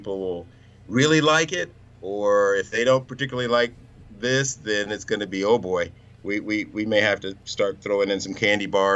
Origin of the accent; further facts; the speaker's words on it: Midwest, United States; But I was raised in the Midwest. We had a drive-in.